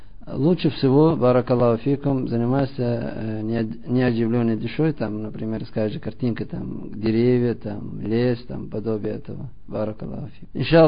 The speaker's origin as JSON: {"language": "Russian", "country": "Russia", "said": "И я из России."}